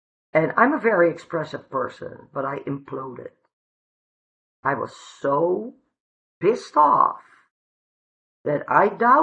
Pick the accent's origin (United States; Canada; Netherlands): Netherlands; I'm from the Netherlands, and we met in Berlin.